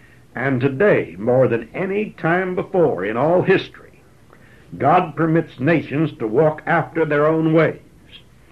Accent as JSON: {"language": "English", "country": "United States", "said": "But that's not because I'm an American."}